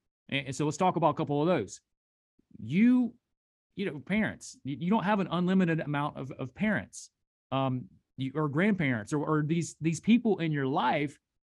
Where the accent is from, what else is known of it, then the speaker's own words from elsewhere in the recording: the South, United States; I've only been here my whole life, so I can only speak to growing up in the South and being an American and being in this culture